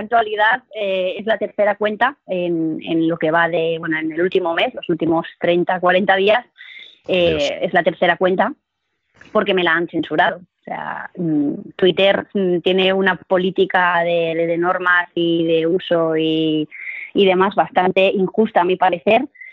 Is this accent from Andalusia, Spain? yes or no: no; Barcelona, Catalonia, Spain; porque yo soy catalana, yo soy de Barcelona